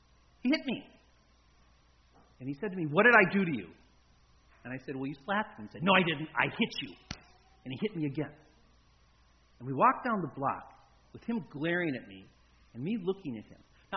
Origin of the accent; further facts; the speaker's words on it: Minneapolis, Minnesota, United States; But I grew up in Minneapolis, and I was walking to confirmation that day, a seventh grader